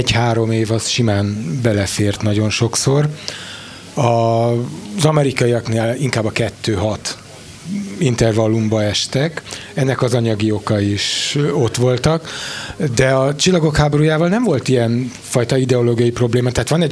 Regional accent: Budapest, Hungary; zuglói gyerek vagyok

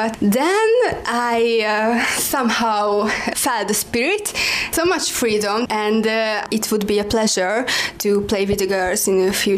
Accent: Australia; now in Hungary; as I'm an Australian girl and not a Hungarian

